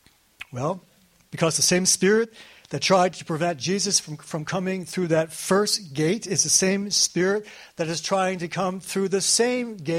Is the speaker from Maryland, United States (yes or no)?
yes; Pikesville, Maryland, United States; I grew up Jewish. I grew up in Pikesville. In Pikesville, it was kind of nicknamed the Golden Ghetto, because we had a little more affluence than the other ghettos